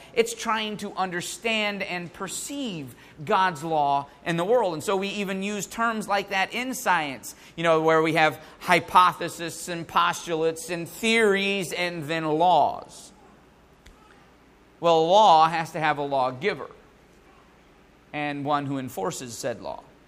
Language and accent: English; the South, United States; but I'm from the South.